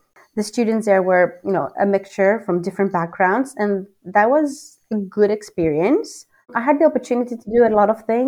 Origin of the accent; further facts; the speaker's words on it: Athens, Attica, Greece; we live in a suburb of Athens, so we're not downtown. So there's not a lot of concrete and all that, you know, buzzing sound of the city.